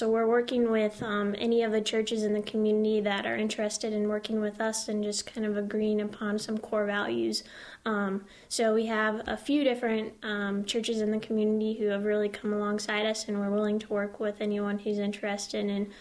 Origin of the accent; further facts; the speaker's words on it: Pella, Iowa, United States; now in Knoxville, United States; I'm originally from Pella, but now I'm working here in Knoxville